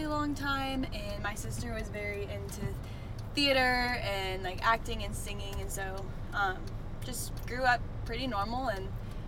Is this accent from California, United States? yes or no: no; Fishers, Indiana, United States; I grew up in Fishers, Indiana.